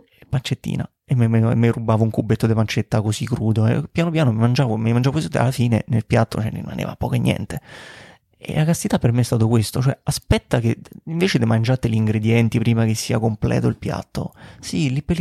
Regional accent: Rome, Lazio, Italy; Io prima ero il guidatore tipico romano, non so se si sente, sono romano.

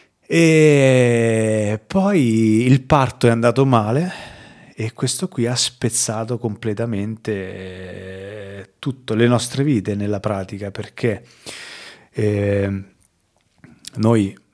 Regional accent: Montegranaro, Marche, Italy; io sono marchigiano, vengo dalle Marche, da un paesino delle Marche, un paesino neanche troppo piccolo, Montegranaro, e da una famiglia molto semplice, mio papà lavoratore, mia mamma casalinga, due sorelle

